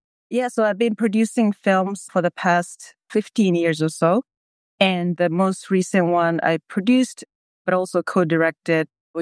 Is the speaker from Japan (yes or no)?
yes; Japan; now in Los Angeles, United States; I was born and raised in Japan. I've been living in Los Angeles for 20-something years.